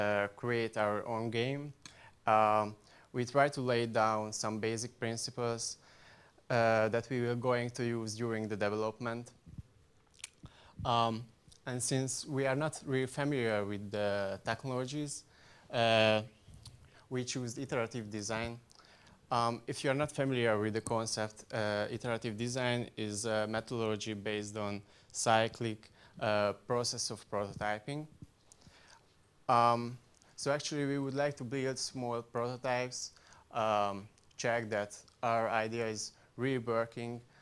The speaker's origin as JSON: {"language": "English", "town": "Szeged", "region": "Csongrád-Csanád", "country": "Hungary", "second_language": "English", "said": "I'm from Szeged"}